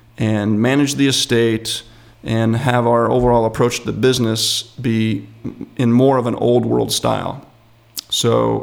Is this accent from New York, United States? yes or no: no; Washington, United States; moved away as an adult; I grew up outside of Seattle in a small, what used to be a hick coal mining town, and now is the 4th highest property values in the state. It's basically a bedroom community of Seattle.